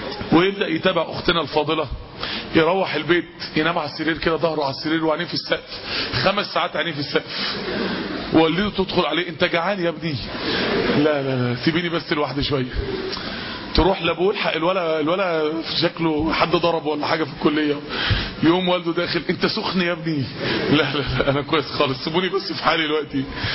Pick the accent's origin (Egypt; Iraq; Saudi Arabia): Egypt; احنا عندنا في مصر 16 مليون عنسة مطلقة